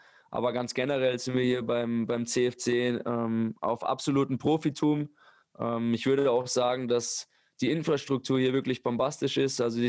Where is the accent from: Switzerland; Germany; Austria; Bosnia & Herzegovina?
Germany; Bavaria; accent: Bavarian; now in Chemnitz, Germany; Ich kriege es ganz gut hin, dass ich mein Bayerisch abstellen kann.